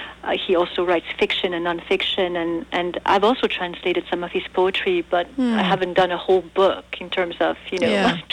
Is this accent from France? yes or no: yes; France; English is a second language; also born or lived in Switzerland; We at home spoke different languages, so French of course, because I was born in France and we lived in France and Switzerland mostly, but my father is from Spain, my mom's from Greece, so all these, you know, we spoke all these three languages at home.